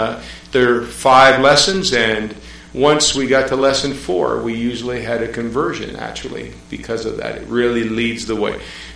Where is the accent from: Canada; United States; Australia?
Canada; I'm Canadian, native Canadian.